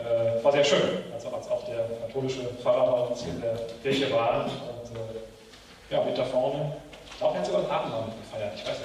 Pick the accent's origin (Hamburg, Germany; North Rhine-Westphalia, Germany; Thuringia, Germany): North Rhine-Westphalia, Germany; Frechen; Wir kommen aus der Frechener Nähe von Köln. Da wohne ich auch heute noch. Und bin aber am Lehrstuhl in Holland, in Winwegen.